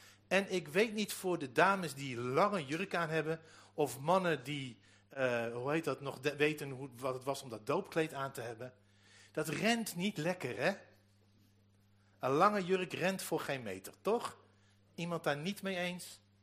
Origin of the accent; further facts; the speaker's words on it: Deventer, Overijssel, Netherlands; Ik kom uit Deventer, ja.